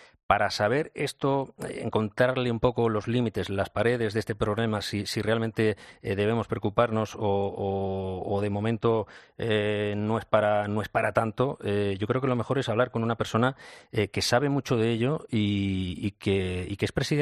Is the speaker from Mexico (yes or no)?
no; Barcelona, Catalonia, Spain; que los que somos de Barcelona, por ejemplo, no lo teníamos tan claro